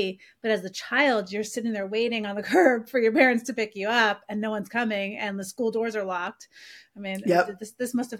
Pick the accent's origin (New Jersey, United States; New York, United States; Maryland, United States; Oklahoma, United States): New York, United States; Long Island; I grew up on Long Island.